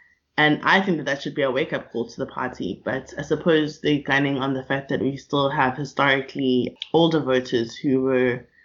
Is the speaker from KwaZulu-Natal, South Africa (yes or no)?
yes; Durban, KwaZulu-Natal, South Africa; also born or lived in Gradville / Duzuma; I grew up in Gradville and in Duzuma and in Durban North. And in fact, my father bought our house in Durban North in 1993, but we weren't allowed to move into it.